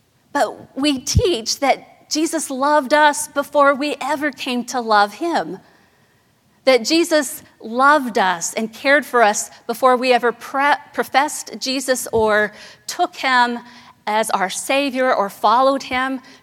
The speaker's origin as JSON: {"language": "English", "town": "Soweto", "region": "Gauteng", "country": "South Africa", "tie": "born or raised there", "said": "Growing up in Soweto, our dream was to put another room on the house, maybe have a driveway"}